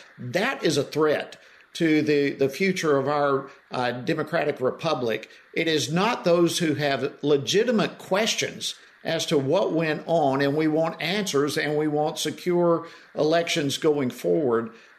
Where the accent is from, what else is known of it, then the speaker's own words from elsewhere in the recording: Georgia, United States; Well, I'm from Georgia and I know Georgia well